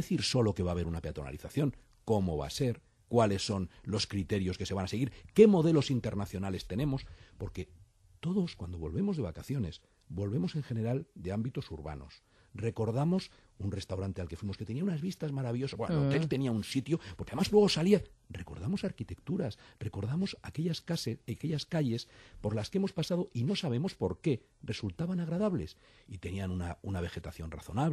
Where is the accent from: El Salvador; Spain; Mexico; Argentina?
Spain; Madrid, Community of Madrid; por cómo somos los madrileños